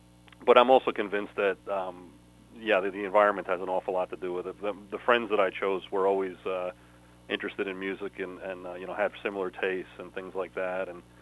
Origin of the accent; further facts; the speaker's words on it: Westbury, New York, United States; moved away as an adult; also born or lived in Brooklyn; now in New Jersey, United States; I grew up on Long Island. Born in Brooklyn, raised in Westbury, Long Island, which is central Nassau County.